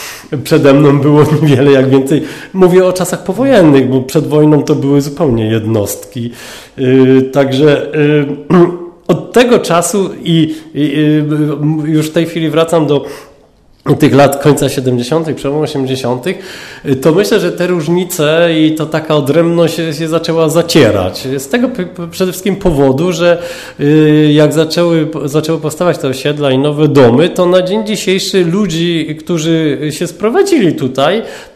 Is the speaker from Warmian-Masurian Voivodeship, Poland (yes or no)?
no; Tarnów, Lesser Poland, Poland; bo jeszcze przed włączeniem krzyża do miasta Tarnowa urodziłem się jeszcze w gminie Lisia Góra.